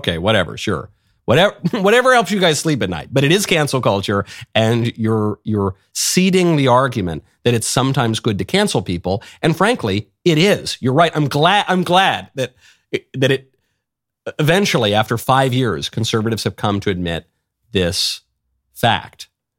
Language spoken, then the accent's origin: English; New York, United States; Maybe it's because I am a New Yorker myself, but this kind of reaction, I love it.